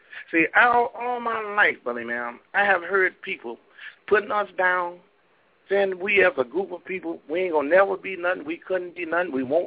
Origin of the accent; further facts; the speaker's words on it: North Carolina, United States; I came up down south in North Carolina. I went to St. John Baptist Church, buddy.